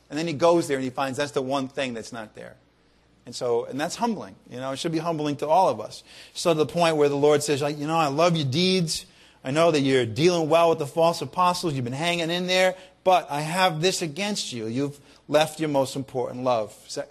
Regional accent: Ireland; I'm Irish, right?

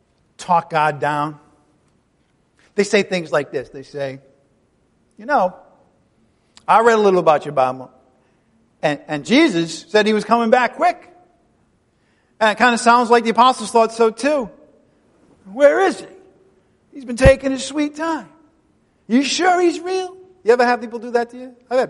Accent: Ireland; Not for me, man. I'm Irish. I have a disadvantage.

